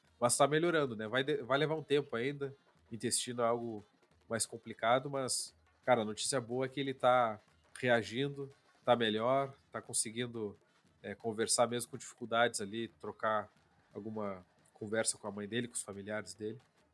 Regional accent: Pelotas, Rio Grande do Sul, Brazil; now in Curitiba, Brazil; bem pertinho da onde eu cresci, lá no final do Areal. E começou o inverno, né, hoje, né, literalmente, então, e tá bem frio já. Em Pelotas, aqui em Curitiba tá frio, mas em Pelotas tá mais ainda.

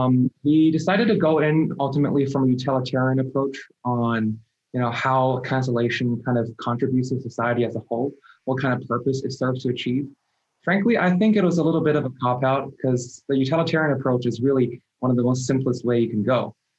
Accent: Hong Kong; You see, I come from Hong Kong, and in 2019, we went through this really terrible protest

